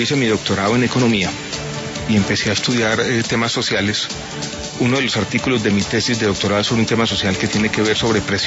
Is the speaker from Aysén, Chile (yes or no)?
no; Santiago, Santiago Metropolitan, Chile; born there; Yo nací en Santiago de Chile, pero fue una casualidad. Mi papá estaba estudiando en Santiago de Chile con una beca de la Organización de Estados Americanos en su momento, finales de los años 60. Estudió allí, yo nací.